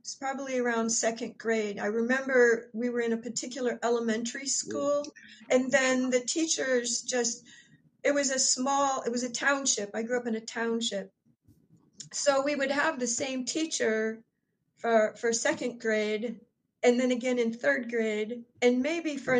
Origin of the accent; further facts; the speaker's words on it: Ohio, United States; You know, I grew up in Ohio, and one of my favorite things to do was to go to the apple orchards and pick apples right off the trees